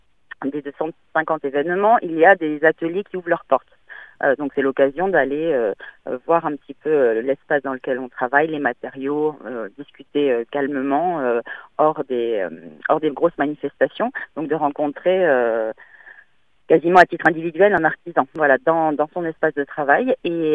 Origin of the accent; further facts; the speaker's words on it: Occitanie, France; Je suis du Tarn, donc